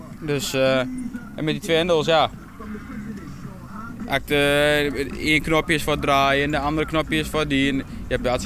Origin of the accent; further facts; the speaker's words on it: Zieuwent, Gelderland, Netherlands; Ja, in de Achterhoek. Dichtbij Lichtenvoorde. Bij de mooiste kerk uit de Achterhoek.